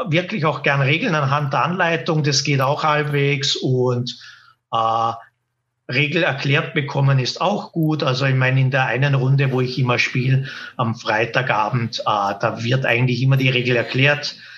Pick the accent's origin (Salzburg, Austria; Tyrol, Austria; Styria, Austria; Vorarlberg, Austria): Vorarlberg, Austria; Schruns; von meinem Heimatort Schruns mitgenommen habe